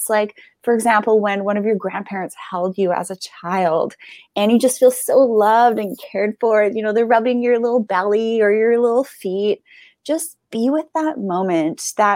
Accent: Canada; And, I as Canadian, I can't just move to the U.S. to Hawaii either.

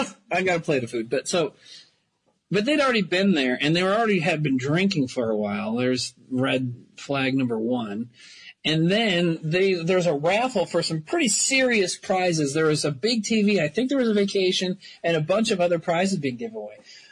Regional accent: Watertown, United States; It was a Christmas party that I did in my hometown, Watertown, in 2000, I want to say 13, but I'm not sure.

